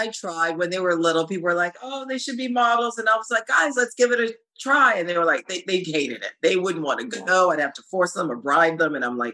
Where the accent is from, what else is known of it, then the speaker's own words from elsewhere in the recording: Haiti; I'm from Haiti.